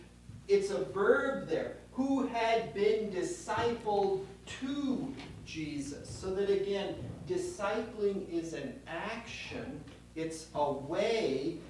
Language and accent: English; Saskatoon, Saskatchewan, Canada; I'm from Saskatoon, Saskatchewan, where I'm a professor at the university up there and a Lutheran pastor as well.